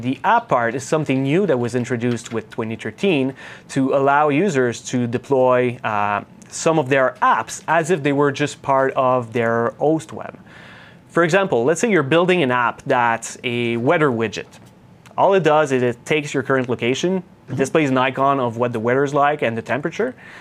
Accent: Canada; you guys can probably tell, right, that I'm Canadian, so you hear those hey at the end of every sentence, right?

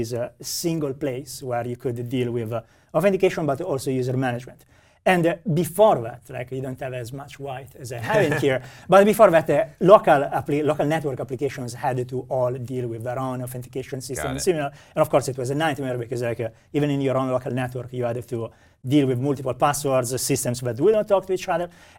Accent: Italy; accent: Italian; English is a second language; you can hear from my accent that I am Italian, but I've been working in Microsoft Corp for 12 years.

